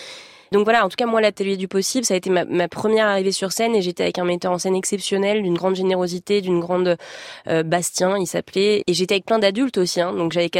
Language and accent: French; Rognes, Provence-Alpes-Côte d'Azur, France; c'est dans mon village de Rognes, j'aime à dire que je suis une rognasse, je viens du sud-est de la France